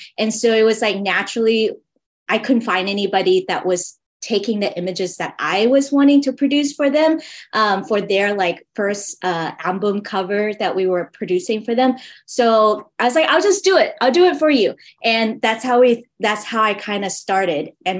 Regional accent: Waco, Texas, United States; now in Houston, United States; I was from Waco, Texas. It's about 3.5 hours from here, but it's a very small town.

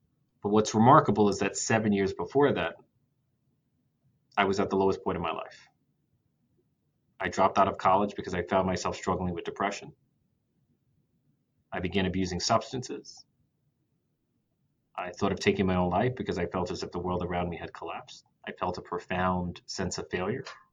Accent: New York City, New York, United States; The starting point for me is the Bronx. I was born and raised in Bronx, New York, which is one of the poorest counties in America. I spent most of my life in poverty.

